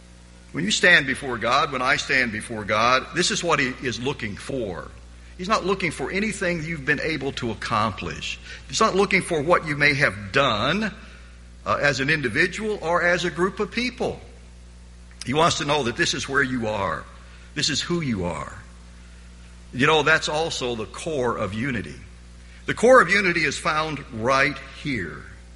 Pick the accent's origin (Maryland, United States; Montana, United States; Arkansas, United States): Arkansas, United States; These small schools, and certainly where I grew up in Arkansas, the high school basketball coach is also the high school baseball coach.